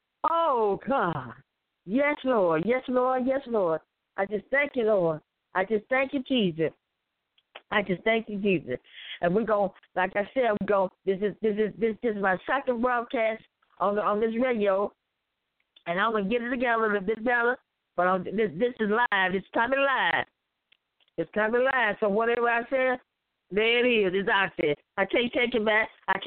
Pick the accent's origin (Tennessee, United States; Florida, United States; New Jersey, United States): Tennessee, United States; Memphis; Like I said, I'm from Memphis, Tennessee.